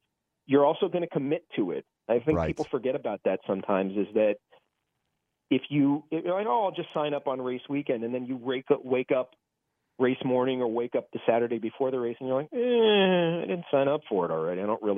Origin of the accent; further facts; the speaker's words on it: California, United States; I'm from Southern California. My wife is from here. We wanted to stay close to home